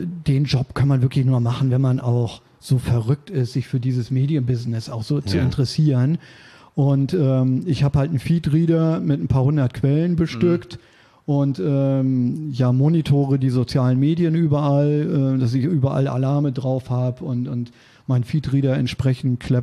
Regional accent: Berlin, Germany; ich bin eigentlich Ur-Berliner

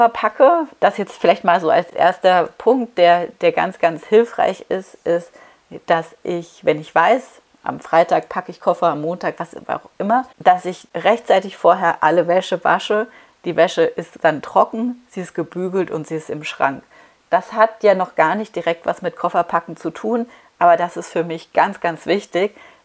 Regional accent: Munich, Bavaria, Germany; ich habe ja in meiner Jugend in München gewohnt

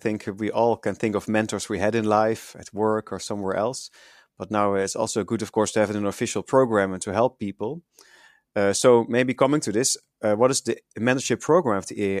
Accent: Netherlands; I'm a neurologist from the Netherlands

